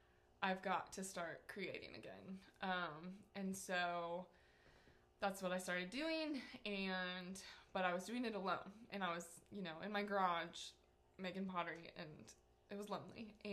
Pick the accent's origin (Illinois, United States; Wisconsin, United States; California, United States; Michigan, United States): Illinois, United States; now in Huntsville, United States; I am originally from Illinois.